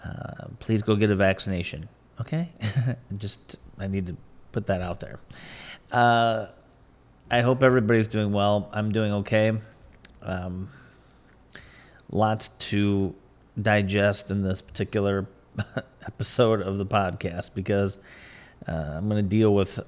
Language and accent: English; Midwest, United States; growing up in the Midwest in America, where it's, you know, relatively conservative